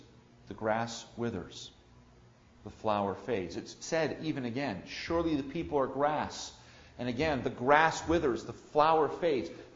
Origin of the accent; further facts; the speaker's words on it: Delaware Valley, United States; That's just wrong for somebody born and raised in the Delaware Valley.